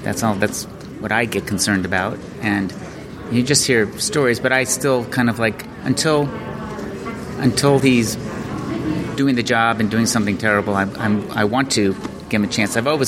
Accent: United States; Yeah, I mean, having spent many years growing up here, I was always self-conscious about being American. So I remember being in a movie theater when I was a kid, seeing some kids in front of us heard our American accent

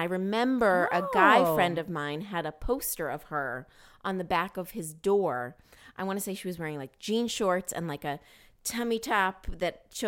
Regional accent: Lakeland, Florida, United States; I grew up in Lakeland, Florida, which is an hour from Orlando

